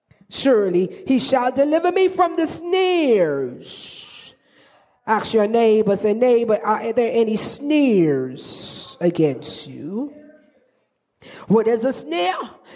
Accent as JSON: {"language": "English", "country": "Bahamas", "tie": "born or raised there", "said": "Growing up in the Bahamas, we have a place called Fort Charlotte, and it's a place where they have the cannons."}